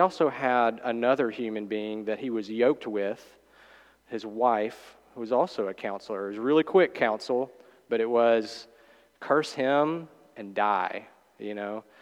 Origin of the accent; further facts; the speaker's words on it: Jackson, Mississippi, United States; So I'm a Mississippi boy. I grew up in Jackson.